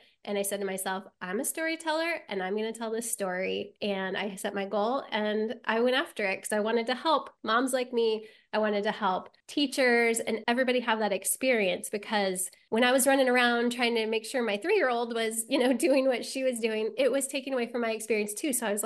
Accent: Nebraska, United States; it came through my hometown. And I have to be honest with you, and maybe some of your readers are like, or your listeners are like this, you know, I'd seen in the newspaper, it's going to be a big deal. People are going to come. And I lived in rural Nebraska.

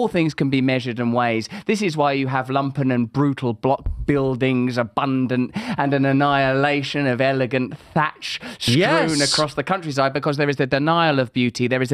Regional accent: Sacramento, California, United States; I'm from Sacramento. How are you?

